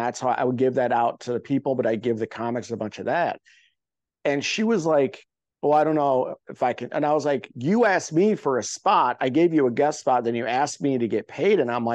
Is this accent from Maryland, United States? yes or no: no; Chicago, Illinois, United States; now in Los Angeles, United States; It's like, I'm from Chicagoland, but I don't consider myself a Chicagoland comic or Chicago comic. I consider myself an LA comic.